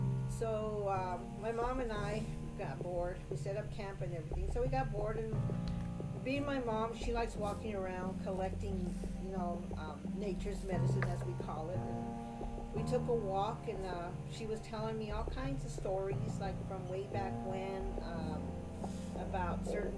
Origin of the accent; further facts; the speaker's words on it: Acoma Pueblo, New Mexico, United States; I just introduced myself in my native language. … I'm from the Parrot Clan, and I come from Acoma Pueblo.